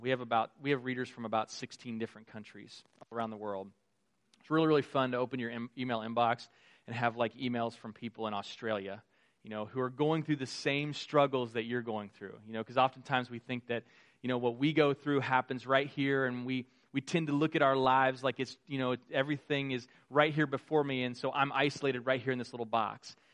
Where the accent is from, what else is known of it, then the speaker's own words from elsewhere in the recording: Westfield, Indiana, United States; I'm a Hoosier just like you. I'm from Westfield, Indiana, so just north of here.